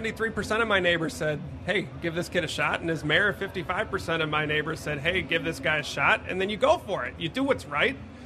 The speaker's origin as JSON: {"language": "English", "town": "Des Plaines", "region": "Illinois", "country": "United States", "tie": "born or raised there", "said": "Listen, I was born and bred in Des Plaines"}